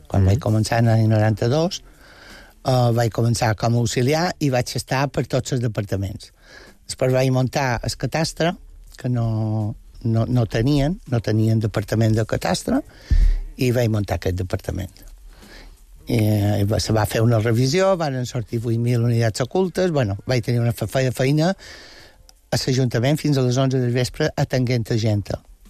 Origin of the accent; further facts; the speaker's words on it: Palma, Balearic Islands, Spain; No, però vaig néixer aquí, són d'aquí.